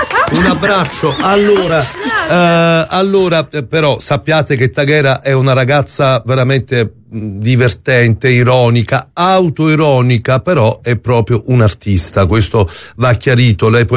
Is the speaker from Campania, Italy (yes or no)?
yes; Naples, Campania, Italy; io napoletano